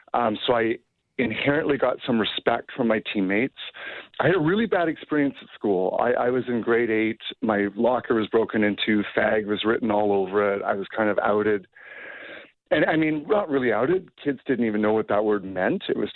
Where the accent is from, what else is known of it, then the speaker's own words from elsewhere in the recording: Calgary, Alberta, Canada; I only knew growing up in Calgary. So I wouldn't, you know, I didn't have an experience like growing up in a major metropolitan city like Paris or Toronto